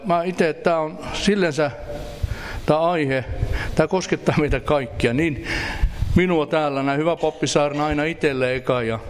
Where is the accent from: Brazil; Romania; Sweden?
Sweden; Me ollaan kasvettu Ruotsissa.